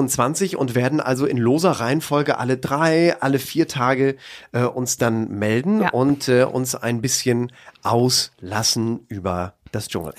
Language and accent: German; Lower Saxony, Germany; So sagt man bei uns in Ostfriesland